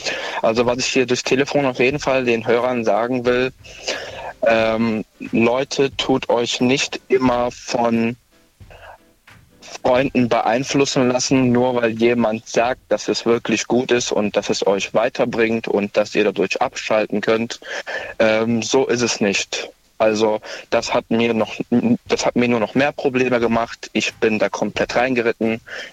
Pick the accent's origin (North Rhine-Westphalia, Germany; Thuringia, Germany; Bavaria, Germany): North Rhine-Westphalia, Germany; Ich komme aus der Nähe Köln.